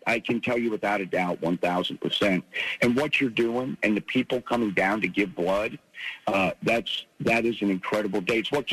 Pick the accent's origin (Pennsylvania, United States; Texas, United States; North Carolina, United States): Pennsylvania, United States; growing up in Pennsylvania, coming to many a ball game.